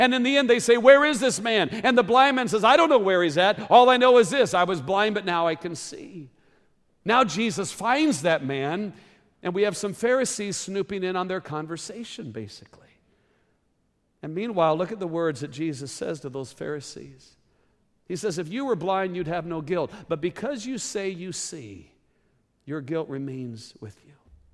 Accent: Arizona, United States; We're from Arizona. We want windows. We like big windows.

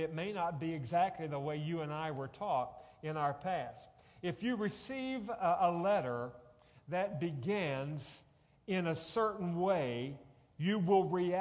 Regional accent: Arkansas, United States; I heard just recently that in my home state of Arkansas, there's not a single school today that teaches cursive writing to their students.

